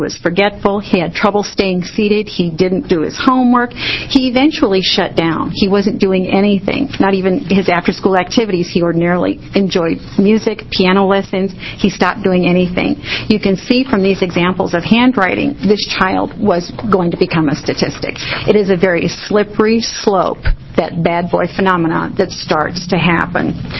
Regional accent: Portland, Oregon, United States; I'm from Portland.

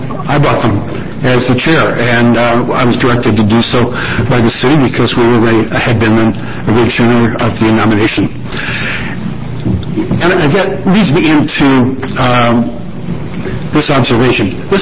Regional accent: Eugene, Oregon, United States; I'm from Eugene

